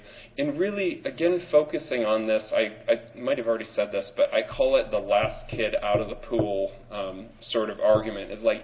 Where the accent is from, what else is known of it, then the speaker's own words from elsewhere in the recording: Michigan, United States; I don't know that Lois meant Michigan, which is my home state